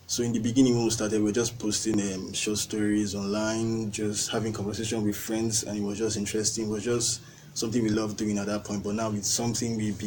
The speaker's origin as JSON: {"language": "English", "region": "Abia", "country": "Nigeria", "said": "I'm from Abia State."}